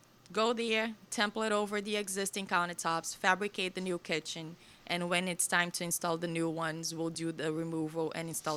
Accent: Minas Gerais, Brazil; I'm also Brazilian, from Minas Gerais.

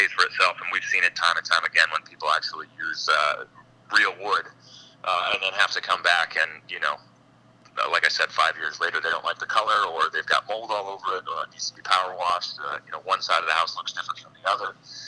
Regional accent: Northeast, United States; Well, if we go back a little bit, I'm actually from the Northeast

